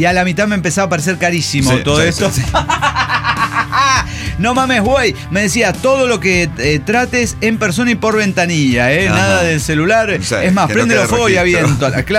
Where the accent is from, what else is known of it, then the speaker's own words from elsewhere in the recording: Torreón, Coahuila, Mexico; me confunde con alguien en Monterrey, soy de Torreón